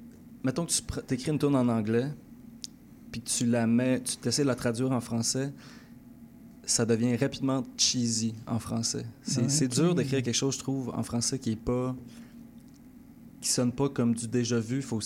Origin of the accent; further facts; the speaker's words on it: Quebec, Canada; also born or lived in British Columbia; Oui, je suis gaspésien de... Ben, j'aimerais dire de souche, mais étant donné que je suis pas né là, je sais pas si ça se dit, mais j'ai été élevé là-bas.